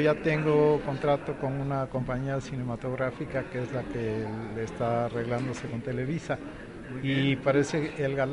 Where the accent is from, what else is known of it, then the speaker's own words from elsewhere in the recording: Tabasco, Mexico; yo soy costeño, soy de Tabasco, sí.